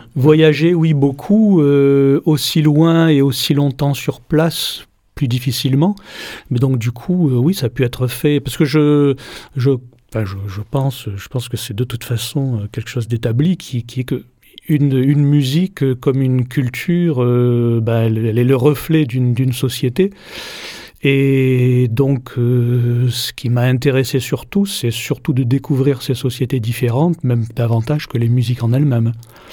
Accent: Marseille, Provence-Alpes-Côte d'Azur, France; born or raised there

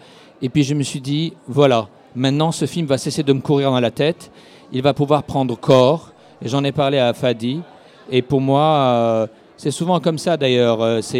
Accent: Lebanon; Alors en plus, quand on est libanais, avec depuis 75, mais en fait je dirais depuis 58 même, c'est un pays qui n'en finit plus de ne plus savoir quoi faire de lui-même.

